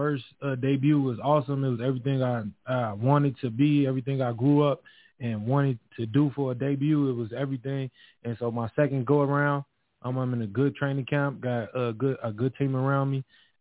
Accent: Chicago, Illinois, United States; from Chicago, I'm from Chicago, and I knocked him out like that.

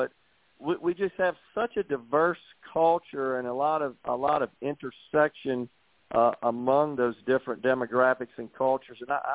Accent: Mississippi, United States; I think that to start with my home state, Mississippi, I don't think it's any secret that outside of Mississippi, folks have a misconception about our state and our people. And having been born and raised here

